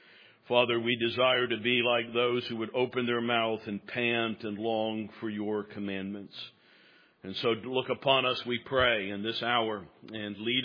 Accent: United States; But there's also an oppressive sense of foreignness to me as an American.

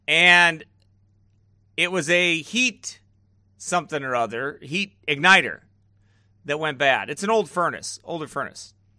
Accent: Minneapolis, Minnesota, United States; now in St. Cloud, United States; I'm from Minneapolis, but live in St. Cloud.

